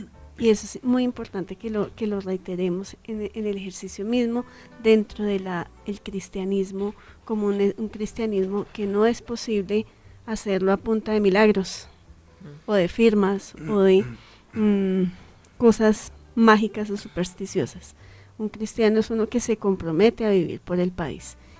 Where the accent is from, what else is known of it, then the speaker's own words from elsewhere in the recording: Colombia; como colombianos y como ciudadanos también de esta maravilla de tierra que nosotros tenemos.